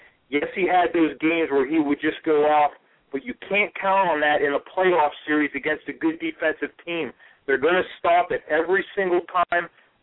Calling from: Pennsylvania, United States; Hey, guys. … in Pennsylvania.

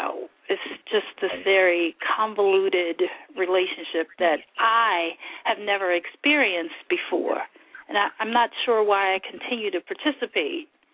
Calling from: Maryland, United States; I'm calling from Maryland.

